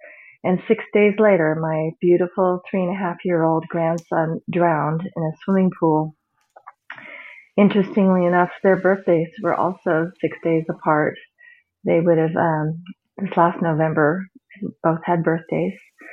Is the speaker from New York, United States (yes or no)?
no; Chico, California, United States; Hi, Marie. … I'm from Chico, California.